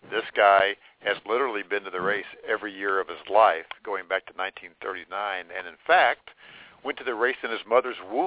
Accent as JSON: {"language": "English", "town": "Indianapolis", "region": "Indiana", "country": "United States", "tie": "born or raised there", "said": "It's funny, I grew up in Indianapolis and never went to the race until I started covering it years later."}